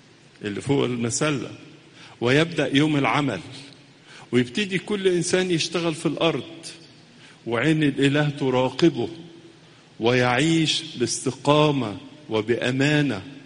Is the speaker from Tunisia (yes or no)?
no; Egypt; وهي بالحقيقة فخر لنا كلنا كمصريين